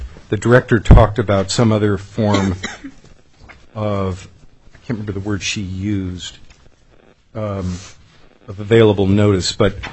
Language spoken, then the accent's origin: English; Anchorage, Alaska, United States; in my hometown of Anchorage, If a new public building is built within 500 feet, I get notice of it.